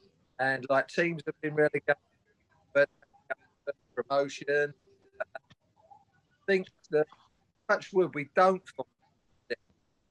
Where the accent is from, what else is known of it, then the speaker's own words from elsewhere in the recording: Wales, United Kingdom; And I am the Welsh voice.